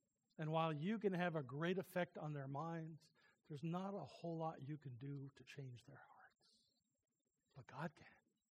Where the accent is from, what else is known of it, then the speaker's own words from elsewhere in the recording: New Jersey, United States; Now, I grew up in New Jersey. 40% of the New Jersey population a long, long time ago was Jewish.